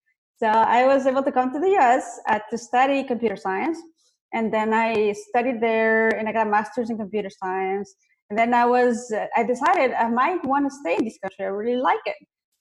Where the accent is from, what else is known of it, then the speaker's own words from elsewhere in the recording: Ecuador; now in United States; So I wasn't born here in the US. I was born in South America.